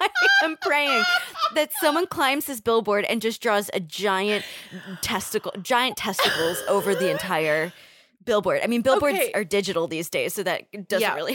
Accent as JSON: {"language": "English", "country": "United States", "tie": "born or raised there", "said": "I grew up right outside of Manhattan."}